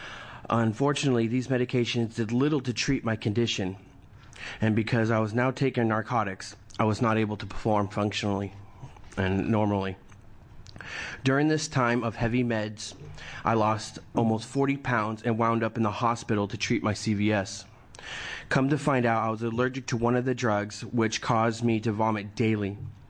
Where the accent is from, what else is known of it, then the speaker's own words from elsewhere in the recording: Lowell, Oregon, United States; I am an Oregonian from Lowell, right outside the Eugene-Springfield area.